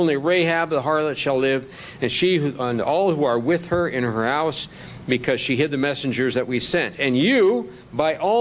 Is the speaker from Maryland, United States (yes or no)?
no; South Dakota, United States; It's similar to the river we grew up near in South Dakota, the Cheyenne River. It goes right along our family property line.